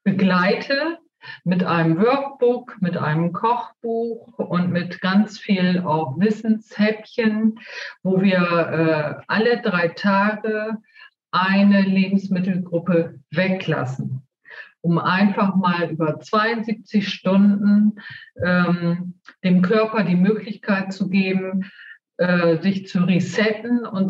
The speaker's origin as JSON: {"language": "German", "region": "Northern Germany", "country": "Germany", "said": "Also ganz klar, ich komme aus Norddeutschland"}